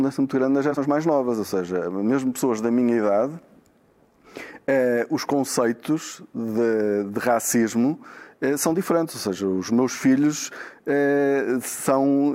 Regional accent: Braga, Portugal; em Braga, eu sou de Braga

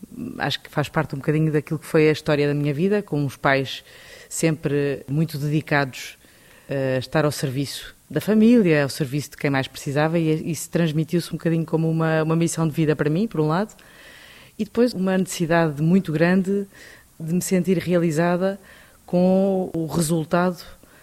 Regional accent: Lisbon, Portugal; born there; A minha mãe nasceu em Foz de Cua, o meu pai em Torres Vedras. Encontraram-se os dois em Torres Vedras e depois vieram viver para Lisboa, onde eu nasci.

